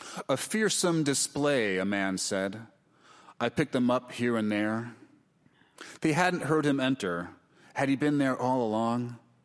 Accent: New York, United States; No. I'm from New York. You know, I was going to get mugged or terrorized when I leave the house.

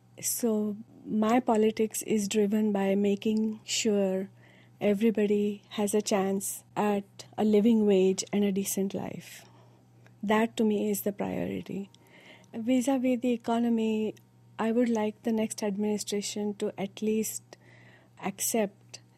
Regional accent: India; moved away as an adult; now in Milford, United States; I grew up in India. I lived there until my early 20s.

